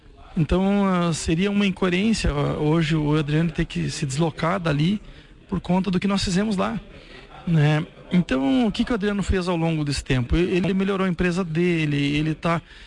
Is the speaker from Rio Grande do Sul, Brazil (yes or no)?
yes; Carazinho, Rio Grande do Sul, Brazil; moved away; eu sou oriundo de Carazinho, cheguei aqui nos anos 80